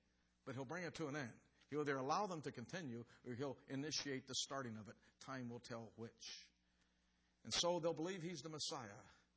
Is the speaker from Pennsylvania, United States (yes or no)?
yes; Pittsburgh, Pennsylvania, United States; sometimes I share that I grew up in Pittsburgh.